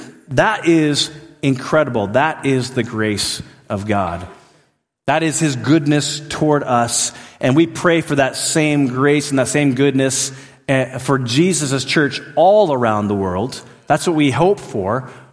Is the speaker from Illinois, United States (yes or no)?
no; Alaska, United States; It had been 10 years since I have gone back to my where I was raised in Alaska and kind of seen my own stomping ground.